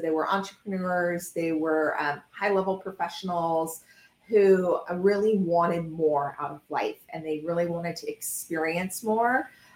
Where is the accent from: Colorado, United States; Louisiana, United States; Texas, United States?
Texas, United States; Houston; I'm from Houston. I miss the sunshine. I miss the ease of life. I miss the connection of people. And so I moved back to Houston.